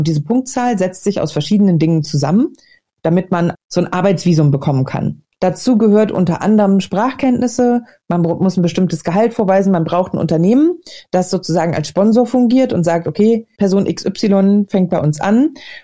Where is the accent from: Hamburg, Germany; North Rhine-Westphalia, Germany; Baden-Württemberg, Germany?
Hamburg, Germany; moved away; in Hamburg, in meiner alten Heimatstadt